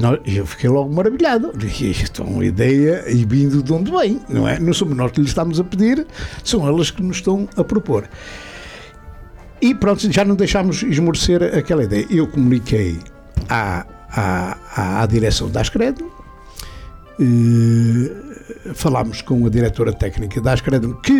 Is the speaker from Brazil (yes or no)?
no; Nogueiró, Braga, Portugal; eu desde pequeno nasci no Nogueiró e vivi sempre com São José de Cluny